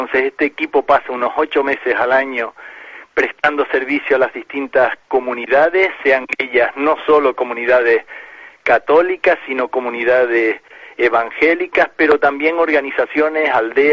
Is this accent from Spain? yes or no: yes; Canary Islands, Spain; also born or lived in Paraguay; now in Amazonia; yo de hecho soy canario, nací en Canarias, lo único que llevo 30 años en América, primero en Paraguay unos 13, 14 años y ahora el resto lo llevo en Amazonía